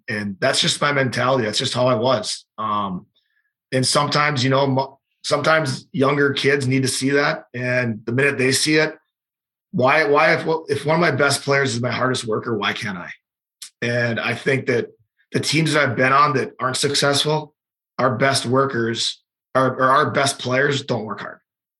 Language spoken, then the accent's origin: English; Fargo, North Dakota, United States; I think that was just kind of the mentality I had growing up in Fargo. Is not a lot of kids come out of Fargo, and I've just had that my whole life.